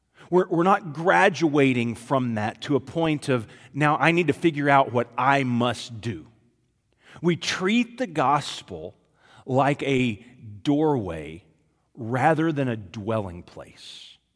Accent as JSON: {"language": "English", "region": "Texas", "country": "United States", "tie": "born or raised there", "said": "Now, growing up as a Texan, there is only one way to answer that question."}